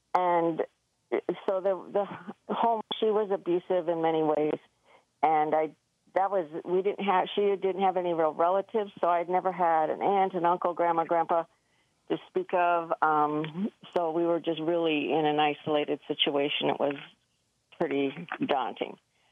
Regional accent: Wisconsin, United States; For myself, I grew up in Wisconsin.

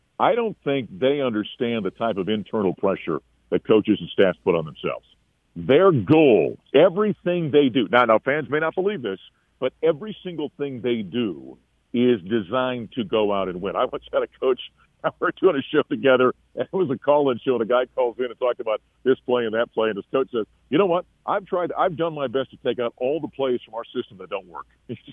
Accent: North Dakota, United States; around the state of North Dakota, my home state

